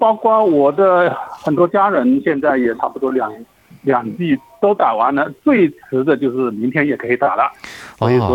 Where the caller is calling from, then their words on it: Sydney, New South Wales, Australia; 我是悉尼的